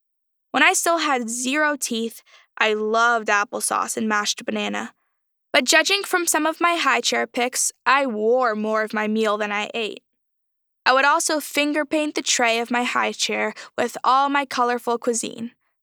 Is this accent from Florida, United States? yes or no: yes; Pembroke Pines, Florida, United States; I was born on November 22, 2000 at 2:22 p.m. at Memorial Hospital West in Pembroke Pines, Florida. I still live in the same area today